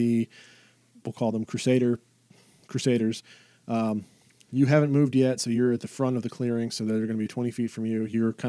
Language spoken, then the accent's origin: English; Virginia, United States; I'm from Virginia.